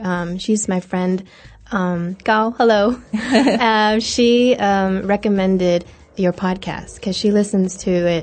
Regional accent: California, United States; I am from California in the US, specifically the Bay Area, 硅谷。

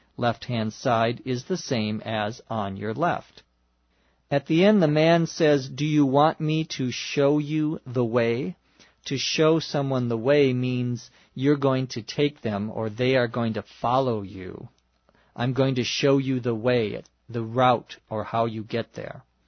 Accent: Los Angeles, California, United States; from Los Angeles.

